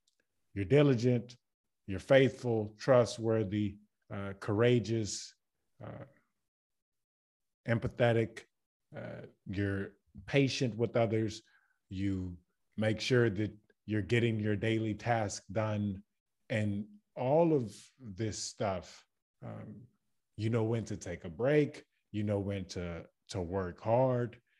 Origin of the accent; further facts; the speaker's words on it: Baton Rouge, Louisiana, United States; I'm from Baton Rouge, Louisiana.